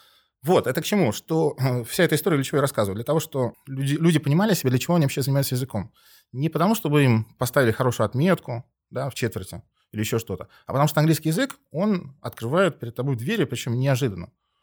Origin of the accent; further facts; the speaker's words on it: Voronezh, Voronezh Oblast, Russia; Мой родной город Воронеж.